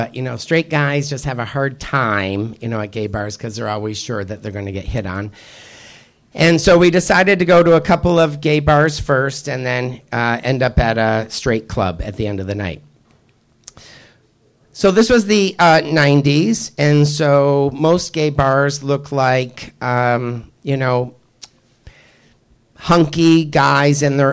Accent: Ireland; because I am Irish and I'm pretty green when it comes to most things

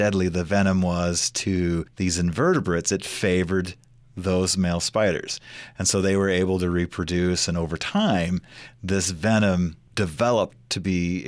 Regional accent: Iowa, United States; because I am from Iowa.

